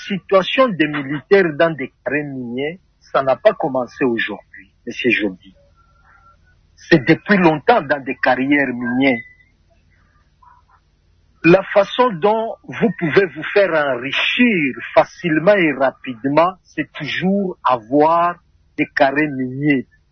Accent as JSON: {"language": "French", "country": "DR Congo", "said": "nous en tant que Congolais"}